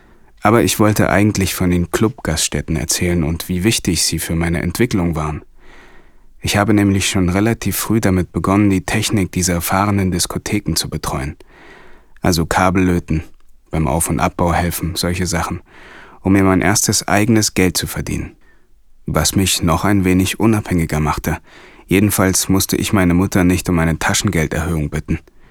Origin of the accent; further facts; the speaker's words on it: Lichtenberg, Berlin, Germany; In Lichtenberg, wo ich groß geworden bin